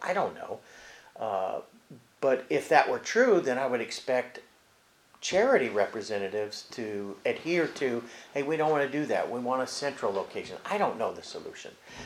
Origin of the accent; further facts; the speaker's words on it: Chula Vista, California, United States; So the security that I feel growing up in Chula Vista, because I've been in every area of this city